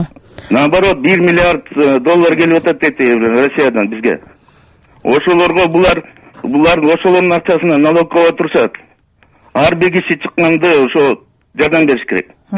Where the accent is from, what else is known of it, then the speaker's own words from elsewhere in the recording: Bishkek, Kyrgyzstan; Мен Бишкектен болом болот.